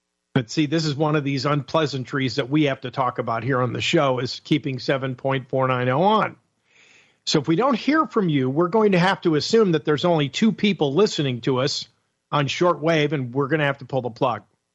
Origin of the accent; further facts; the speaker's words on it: Connecticut, United States; Because I grew up in Connecticut as a kid.